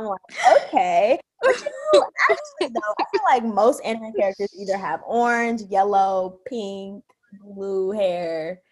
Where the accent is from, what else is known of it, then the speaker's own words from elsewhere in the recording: Chicago, Illinois, United States; And I'm from Chicago, but I grew up in Chicago. I know Chicago fairly well.